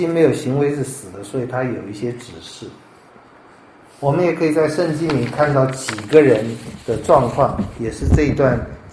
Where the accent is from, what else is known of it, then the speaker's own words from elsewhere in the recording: Hubei, China; now in United States; 我是湖北人，我父母是湖北人，湖北不是永远的家